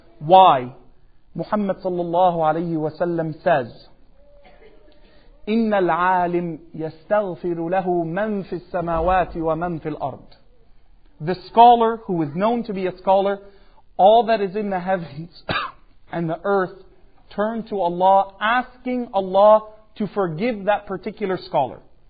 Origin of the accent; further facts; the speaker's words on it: Canada; I'm from Canada, you're from the US, we're better than you, by the way.